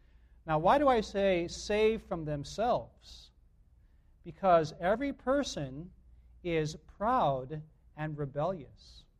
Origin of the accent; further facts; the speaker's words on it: Chicago, Illinois, United States; I may look Asian, but I don't speak Asian. I grew up in Chicago, and I didn't know really any Tagalog when I went to the Philippines.